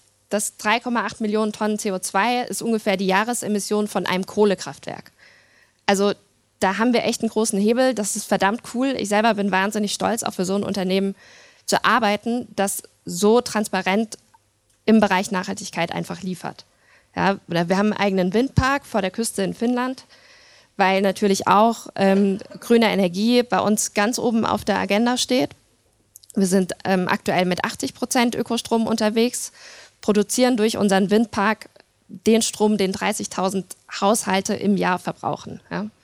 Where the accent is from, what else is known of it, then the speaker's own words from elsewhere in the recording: Frankfurt, Hesse, Germany; ich bin aus Frankfurt, ich bin das nicht, aber Hessisch kriege ich dann auch hin.